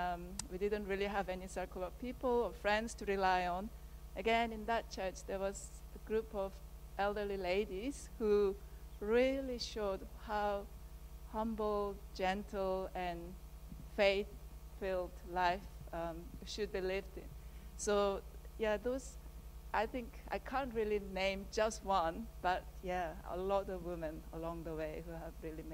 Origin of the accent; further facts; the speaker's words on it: South Korea; I'm originally from South Korea.